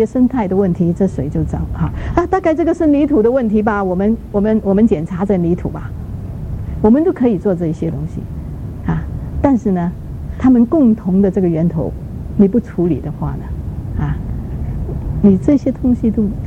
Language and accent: Chinese; China; 比如说我们从国内来的哈